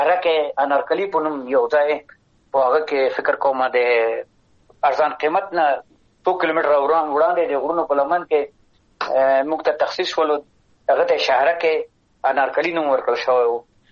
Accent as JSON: {"language": "Pashto", "country": "Afghanistan", "said": "زه افغان یم، د افغانستان یم."}